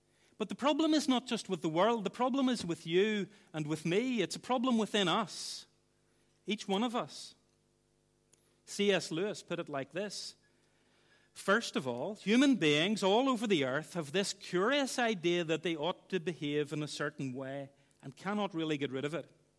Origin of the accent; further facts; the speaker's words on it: Ireland; I am from Ireland, so maybe you can let me away with it.